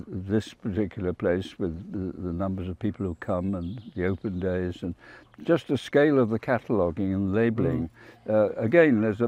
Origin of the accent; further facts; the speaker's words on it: Wales, United Kingdom; I was brought up in South Wales